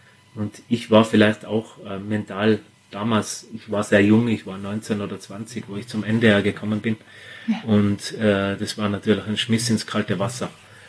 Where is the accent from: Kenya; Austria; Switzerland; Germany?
Austria; wir als Österreicher, wir sind immer sehr heimatverbunden.